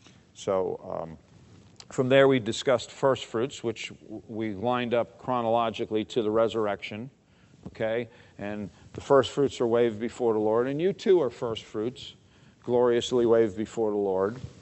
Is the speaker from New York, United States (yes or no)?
yes; New York, United States; When I was a kid growing up in New York, we'd be out there cutting up in the street